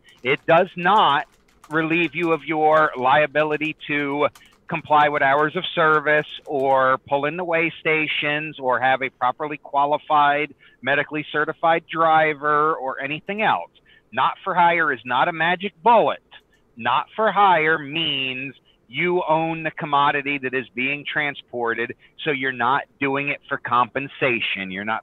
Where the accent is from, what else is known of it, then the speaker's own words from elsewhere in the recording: Pennsylvania, United States; So it was left up, like my home state of Pennsylvania, we have very tough mask mandates.